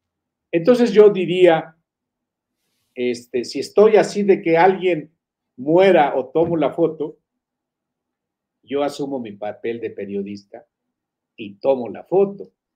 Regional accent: Jerez, Zacatecas, Mexico; yo acabo de estar en Jerez hace poco, ¿no? Mi tierra, voy a Fresnillo cada rato

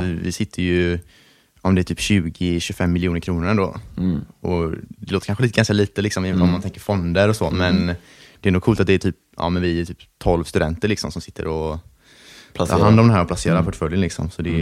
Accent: Gothenburg, Västra Götaland County, Sweden; Jag är göteborgare. Så är det.

